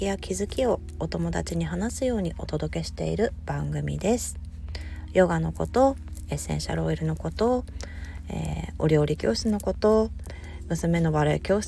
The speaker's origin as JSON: {"language": "Japanese", "region": "Hokkaido", "country": "Japan", "said": "こちら側っていうのは、まあ道民としてはわーっていう感じです"}